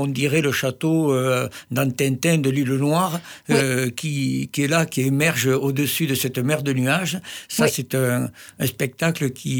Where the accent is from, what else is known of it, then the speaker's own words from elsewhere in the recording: Occitanie, France; born there; Et je suis né au Moulin, en bas, au bord de l'Aveyron, où on a un autre regard.